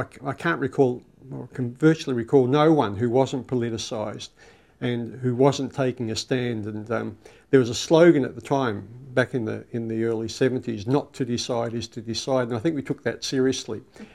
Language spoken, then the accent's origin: English; Watsonia, Victoria, Australia; When I came to La Trobe in 1967, I came from a local suburb. I came from Watsonia.